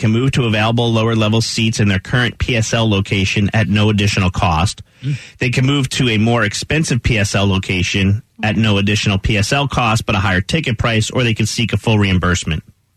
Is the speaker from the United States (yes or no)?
yes; Montvale, New Jersey, United States; A guy I know named Kevin Beisler, who we grew up with in Montvale, New Jersey.